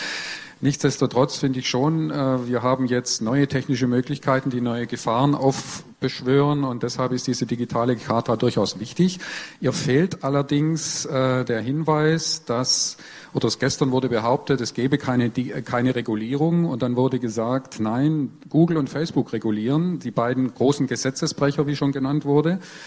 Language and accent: German; Baden-Württemberg, Germany; now in Berlin, Germany; als Schwabe in Berlin